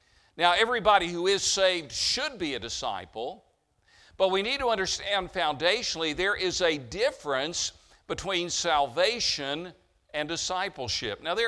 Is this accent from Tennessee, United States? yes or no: yes; Tennessee, United States; I grew up in East Tennessee, and you know, when you grow up somewhere, you know the customs, you know the people, you know the idioms, you know all of those things